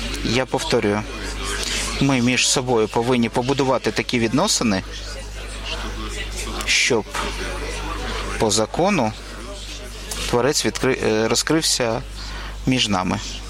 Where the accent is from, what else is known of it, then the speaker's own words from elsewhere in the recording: Novosibirsk, Novosibirsk Oblast, Russia; Я з Новосибірська.